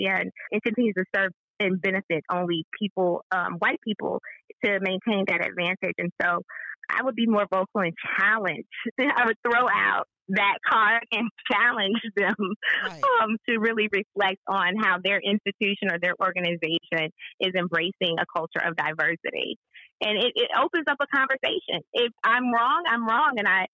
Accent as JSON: {"language": "English", "country": "United States", "said": "acknowledges that I am an American, and the fact that I speak English and the fact that I am culturally influenced by American culture"}